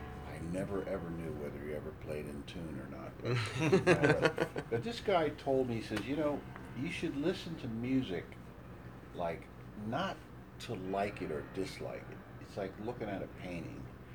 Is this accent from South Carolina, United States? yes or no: no; Philadelphia, Pennsylvania, United States; now in Topanga, United States; Originally, I'm from Philadelphia, you know.